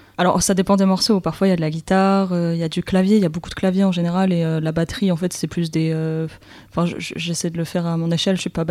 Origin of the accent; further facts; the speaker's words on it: Montpellier, Occitanie, France; now in Lille, France; parce que de base, je viens de Montpellier, je suis venue habiter à Lille il y a un an et demi.